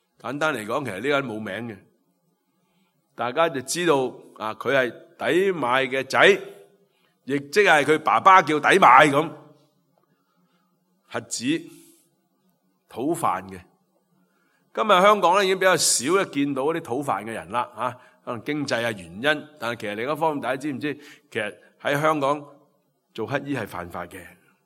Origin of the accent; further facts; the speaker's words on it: China; 咁我哋中国人话喂